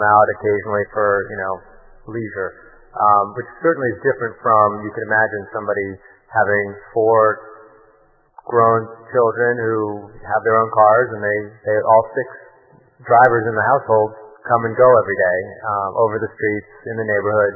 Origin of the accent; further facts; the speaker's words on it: New York City, New York, United States; Well, I grew up in New York City.